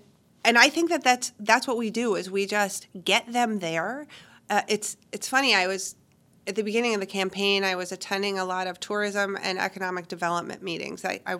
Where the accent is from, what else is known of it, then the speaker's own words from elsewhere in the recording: Viroqua, Wisconsin, United States; I'm from Viroqua. And so in Viroqua, there are quite a few.